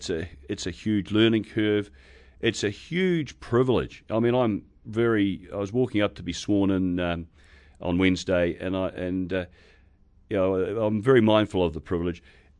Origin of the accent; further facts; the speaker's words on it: Taranaki, New Zealand; now in Devonport, New Zealand; I'm a boy from the Naki, living in Devonport, proud to stand in Manurewa.